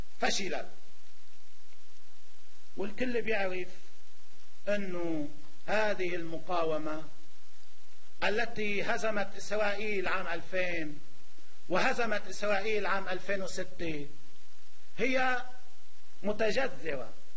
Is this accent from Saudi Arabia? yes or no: no; Lebanon; ما نحن كلياتنا لبنانيين وشعب لبناني